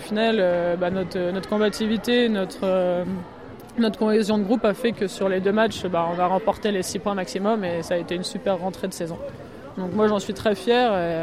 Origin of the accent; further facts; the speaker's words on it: Hauts-de-France, France; En fait, je suis du Nord, mes parents habitent à Marcq-en-Barœul, et du coup, je voulais revenir dans le Nord.